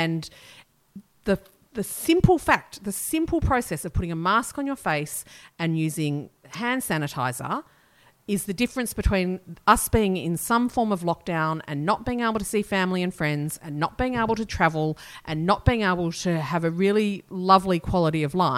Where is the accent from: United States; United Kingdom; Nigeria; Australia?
Australia; we're Australian